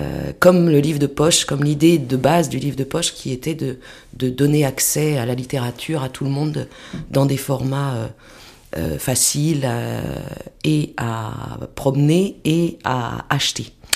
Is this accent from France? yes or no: yes; Île-de-France, France; Et puis je me suis redirigée vers ma campagne, puisque j'ai grandi dans les Yvelines, dans le fin fond des Yvelines, pas très loin de Dreux. Et je me suis installée à côté de Dreux.